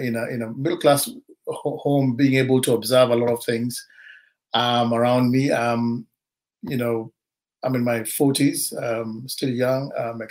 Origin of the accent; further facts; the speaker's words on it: Kenya; born and raised in Kenya. Grown up in a middle class home.